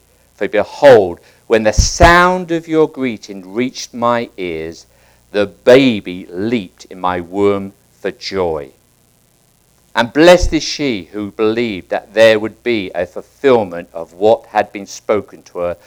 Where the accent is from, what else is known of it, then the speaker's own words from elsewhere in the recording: England, United Kingdom; Now, growing up in England, I've been to a few Anglican churches